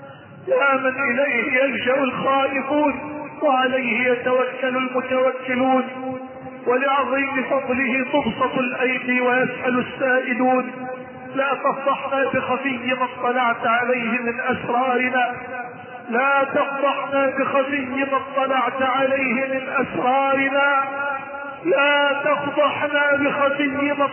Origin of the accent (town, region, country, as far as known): Egypt